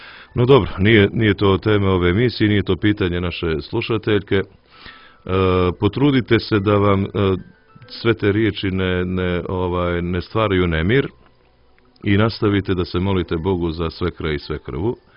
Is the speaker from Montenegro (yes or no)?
yes; Montenegro; popuštilo kod nas u Crnoj Gori, nego i dalje se vidim da se povampiruje sa postavljanjem spomenika Josipu Brozu u Podgorici